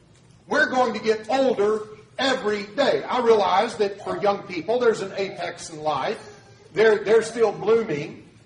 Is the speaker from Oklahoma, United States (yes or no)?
yes; Tuttle, Oklahoma, United States; in that little town I grew up in Tuttle, Oklahoma